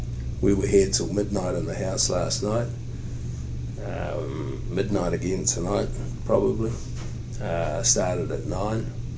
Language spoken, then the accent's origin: English; Hawke's Bay, New Zealand; also born or lived in Wellington; I'm from Hawke's Bay. I grew up on a farm. Three brothers, four sisters. Went to university in Christchurch